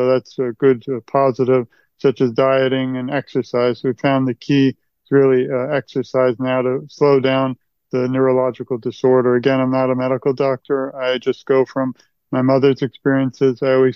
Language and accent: English; New York, United States; When I was a little child, I'm from New York, my mother took me to see Broadway Memory or Cats